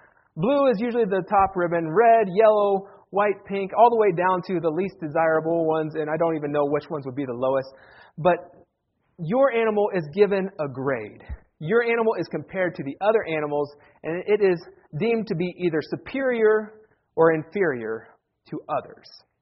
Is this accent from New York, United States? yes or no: no; Ohio, United States; I grew up in Wayne County, Ohio, and our fair always fell.